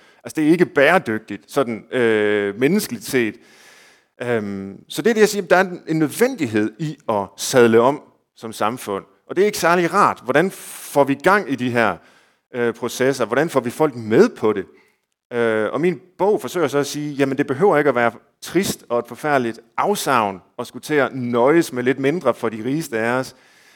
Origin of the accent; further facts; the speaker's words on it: Herning, Central Denmark Region, Denmark; jeg kommer jo helt konkret fra Herning, hvor der virkelig er magre jorder, hvor man virkelig har levet nøjsomt.